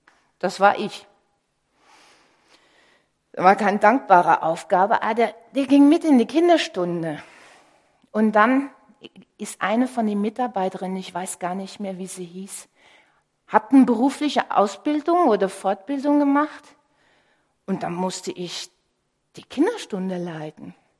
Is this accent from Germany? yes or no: no; Netherlands; German is a second language; mich hört mir mein Ausländersein wahrscheinlich auch an, ich bin Holländerin